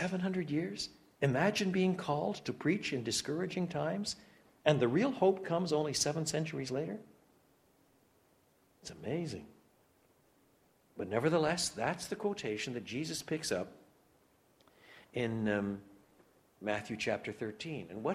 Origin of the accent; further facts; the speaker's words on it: Canada; born there; By birth, I'm Canadian.